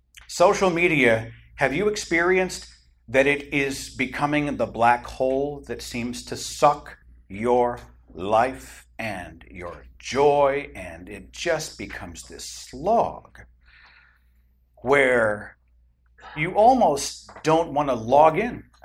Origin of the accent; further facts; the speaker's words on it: Tulsa, Oklahoma, United States; but I was at a sushi place in Tulsa, my hometown.